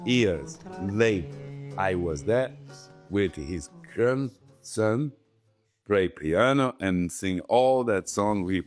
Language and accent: English; Rio de Janeiro, Brazil; English is a second language; I'm from Rio de Janeiro, very poor neighborhood, but at the same time, so much culture, so much samba, so much culture from the people. I grew up with this kind of music